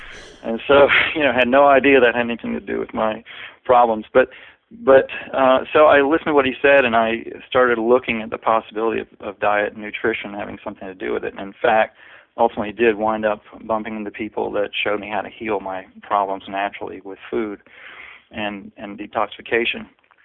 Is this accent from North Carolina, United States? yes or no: yes; North Carolina, United States; I grew up in North Carolina in the South and went to school for electrical engineering.